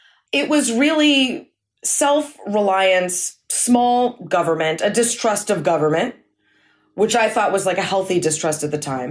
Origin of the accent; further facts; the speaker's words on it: Massachusetts, United States; now in New York City, United States; I grew up with liberals. You know, I grew up in Massachusetts. I went to liberal schools. I moved to New York City.